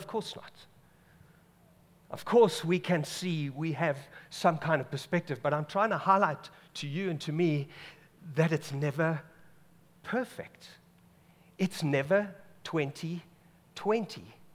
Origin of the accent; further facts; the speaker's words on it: England, United Kingdom; We as English people decided, you know, that's such a great Afrikaans word.